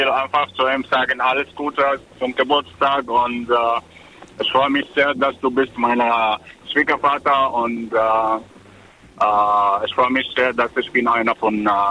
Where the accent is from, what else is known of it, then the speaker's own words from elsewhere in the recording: Egypt; Ich komme aus Ägypten